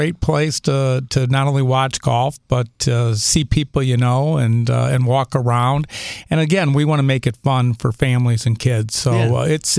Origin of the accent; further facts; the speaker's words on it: Indiana, United States; moved away; But, you know, I'm from Indiana, so love Missouri.